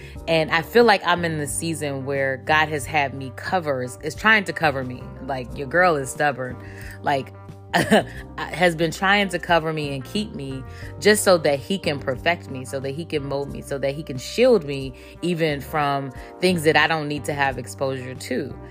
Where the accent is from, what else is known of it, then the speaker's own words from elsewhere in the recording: Cleveland, Ohio, United States; so I'm from Cleveland, Ohio